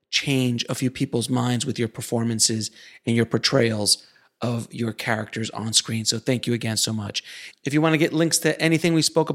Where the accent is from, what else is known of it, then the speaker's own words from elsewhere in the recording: Miami, Florida, United States; You know, I'm a Latino filmmaker. I'm Cuban boy from Miami.